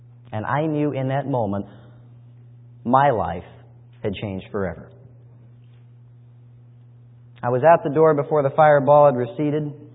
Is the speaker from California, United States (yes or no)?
yes; Los Angeles, California, United States; Slowly that big 757 lifted into the air on its way for the five-hour flight from Washington, D.C. to my hometown of Los Angeles, California.